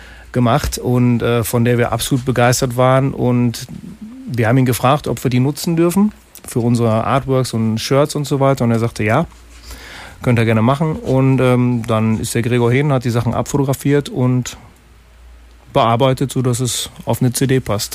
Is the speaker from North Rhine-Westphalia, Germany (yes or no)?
yes; Essen, North Rhine-Westphalia, Germany; Also wir kommen aus dem Ruhrgebiet, ich komme aus Essen, die anderen kommen alle aus Dortmund.